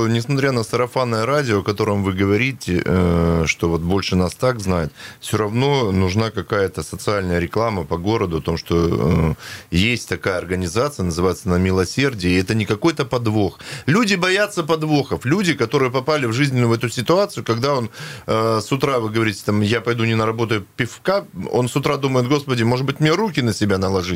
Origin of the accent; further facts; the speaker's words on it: Khabarovsk, Khabarovsk Krai, Russia; у меня, как у коренного хабаровчанина, как-то планку немножко снесло